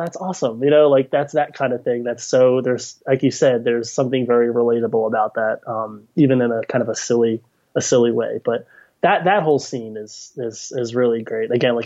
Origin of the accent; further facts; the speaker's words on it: Philadelphia, Pennsylvania, United States; Well, that's my job as a Philadelphian.